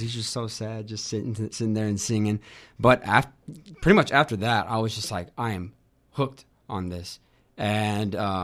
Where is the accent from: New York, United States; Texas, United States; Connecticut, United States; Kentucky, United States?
Texas, United States; Arlington; I mean, I'm from Arlington, Texas. It's just right in between Dallas and Fort Worth.